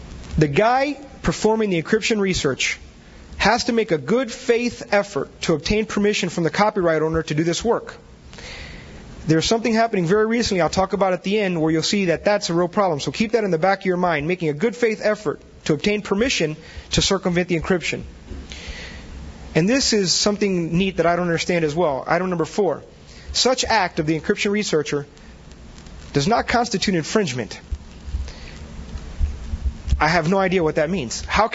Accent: Tampa, Florida, United States; I'm from Tampa, so who does that really apply to?

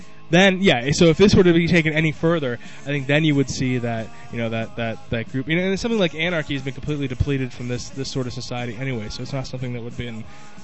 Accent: United Kingdom; I'm British. I know how to queue.

